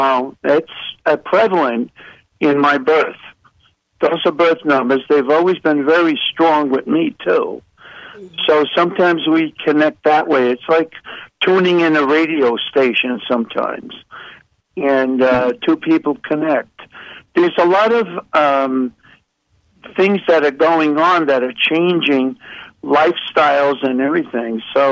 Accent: New York, United States; now in New Jersey, United States; Joan, I'm in Jersey, and I'm a New Yorker

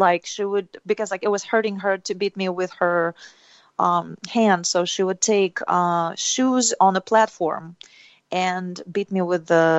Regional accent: Saint Petersburg, Russia; Neva is the name of the river in my hometown, St. Petersburg.

